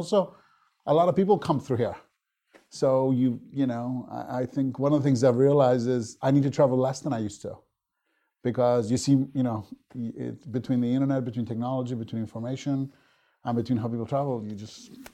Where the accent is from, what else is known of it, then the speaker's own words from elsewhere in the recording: Spain; because I grew up in Spain, I spoke the languages of most of the region